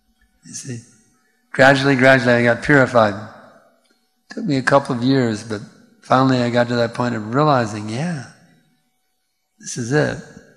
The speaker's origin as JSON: {"language": "English", "region": "Missouri", "country": "United States", "tie": "born there", "said": "Actually, there's a state called Missouri in the U.S. I was born in Missouri, so I was born in misery, you see."}